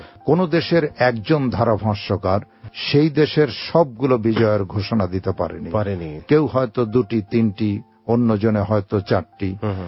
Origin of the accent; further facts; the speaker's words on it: Bangladesh; এবং এই বিশ্ব রেকর্ডটি আমি বাংলাদেশি, এটি আমি সারা বাংলাদেশের মানুষকে উৎসর্গ করতে চাই।